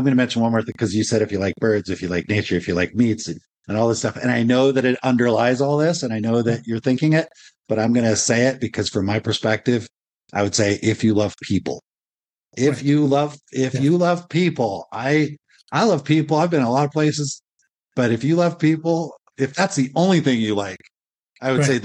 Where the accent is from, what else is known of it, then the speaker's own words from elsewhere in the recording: Rocky Mountain West, United States; And I grew up in the Rocky Mountain West, where people are like, you drive down the dirt roads, people wave at each other.